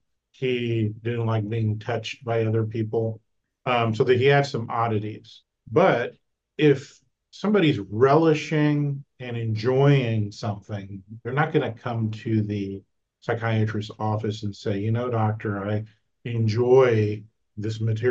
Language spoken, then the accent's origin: English; Kansas, United States; And for the most part, I live in the Midwest. I'm from Kansas.